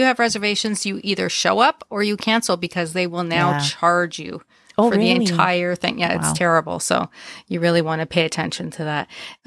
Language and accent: English; Canada; And as a Canadian, it's really not cost effective for me to do that.